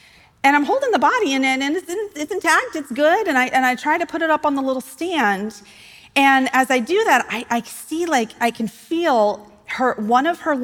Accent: Gillette, Wyoming, United States; I'm from Gillette, Wyoming, and I, at the time, 17,000 people, guys. It's a thriving metropolis.

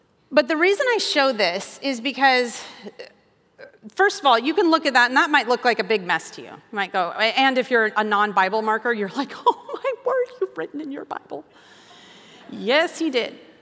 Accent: Wyoming, United States; We had a saying, I'm from Wyoming, and so when you're going to go outside and get the work done, put your boots on.

